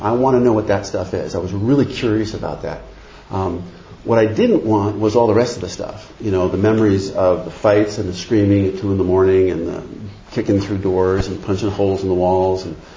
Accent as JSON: {"language": "English", "region": "New Jersey", "country": "United States", "tie": "born or raised there", "said": "You know, we were New Englanders. You know, I grew up in New Jersey, and you just didn't wear your emotions on your sleeve."}